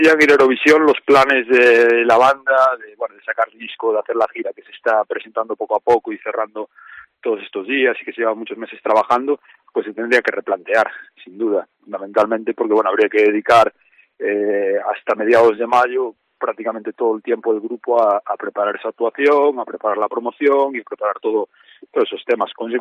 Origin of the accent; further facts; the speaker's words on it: Bueu, Galicia, Spain; Nosotros somos de Bueu